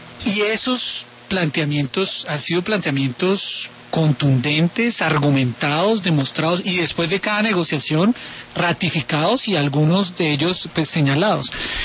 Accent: Colombia; como colombiano

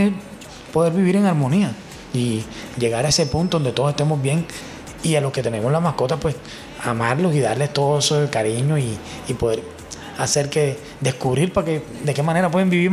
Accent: Cartagena, Bolívar, Colombia; Invito a un gran amigo que es … que es de mi tierra, Cartagena

